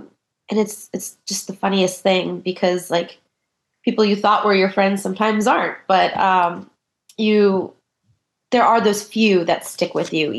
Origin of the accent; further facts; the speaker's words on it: East Coast, United States; We didn't mind the humidity because I'm from the East Coast.